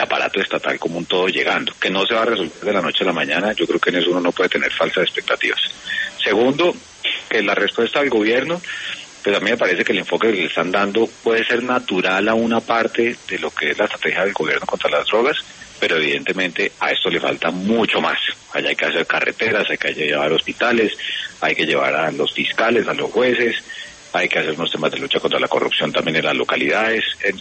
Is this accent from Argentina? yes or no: no; Colombia; como colombianos